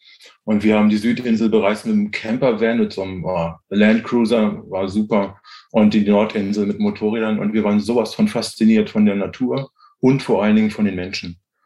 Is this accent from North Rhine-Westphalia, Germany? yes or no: no; Hannover, Lower Saxony, Germany; moved away as an adult; also born or lived in Berlin; now in New Zealand; ich komme aus Hannover, bin dann nach Berlin gegangen, habe im Osten meine Apotheke aufgemacht.